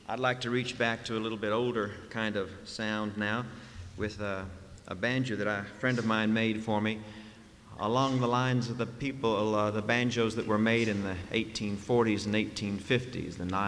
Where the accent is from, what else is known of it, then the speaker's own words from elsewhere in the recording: Lexington, Virginia, United States; this song I learned from a recording of a guy who lived 40 miles from my hometown, my present town of Lexington, Virginia.